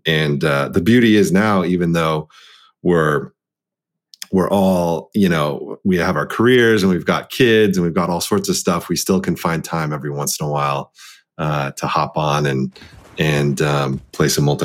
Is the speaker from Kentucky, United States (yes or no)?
no; Dallas, Texas, United States; You know, being the eldest child of an immigrant set of parents and growing up in Dallas, Texas.